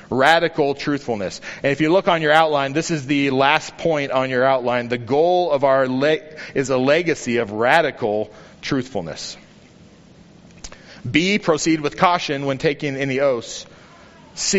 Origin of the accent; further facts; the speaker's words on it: United States; growing up in America, I've probably taken 1,000 oaths over my lifetime